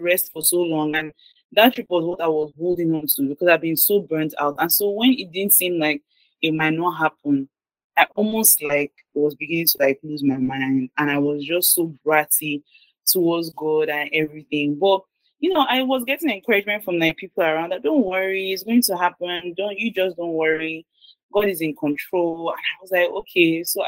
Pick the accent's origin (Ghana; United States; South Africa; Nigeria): Nigeria; I like being Nigerian.